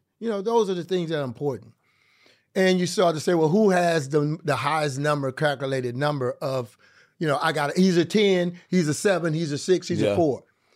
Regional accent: Texas, United States; I'm from Texas.

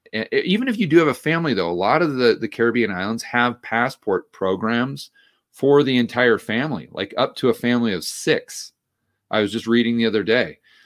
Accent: United States; I can go anywhere I want. I'm an American.

